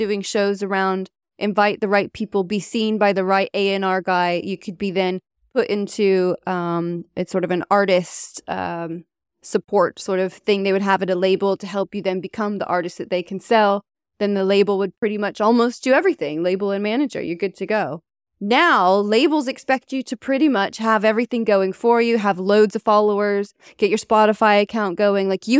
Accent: United States; moved away as an adult; now in United Kingdom; And being an American living in the UK, like, I still have to have status in two countries

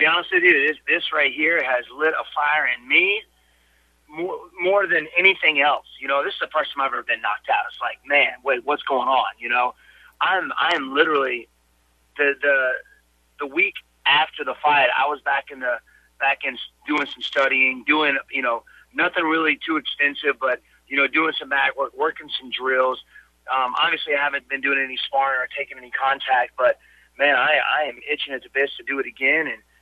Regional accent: Greenville, United States; It was so many people from Greenville there in my hometown.

